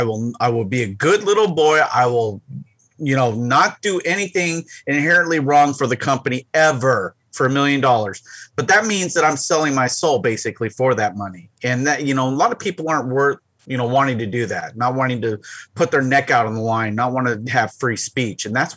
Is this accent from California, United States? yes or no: yes; San Diego, California, United States; So I remember growing up in San Diego. I was over in near National City, Chula Vista area. I wasn't but a stone throw away from the San Diego Zoo.